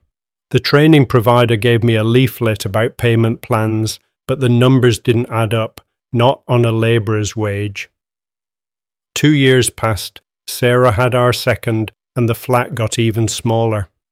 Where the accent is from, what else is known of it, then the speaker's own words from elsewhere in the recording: Hattersley, North West England, United Kingdom; I grew up on the Hattersley estate in Tameside, watching my dad come home every night covered in brick dust and cement. He worked the building sites across Manchester